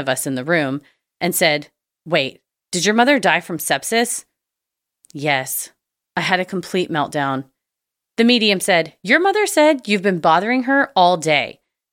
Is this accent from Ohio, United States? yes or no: no; Massachusetts, United States; now in Upstate New York, United States; I live in upstate New York, and this was taking place back in my hometown in Massachusetts